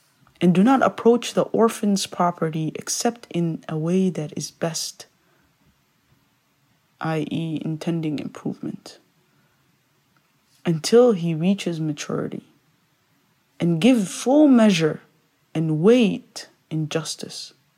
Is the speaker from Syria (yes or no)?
yes; Syria; I grew up in Syria, and so I remember the heartbreaking images of just the country being torn apart